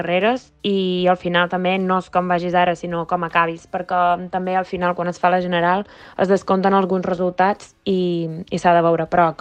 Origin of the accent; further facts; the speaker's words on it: Balearic Islands, Spain; moved away as an adult; jo som de Menorca i vaig haver de marxar a Barcelona a estudiar, ja que Menorca està limitat al mercat de carreres universitàries.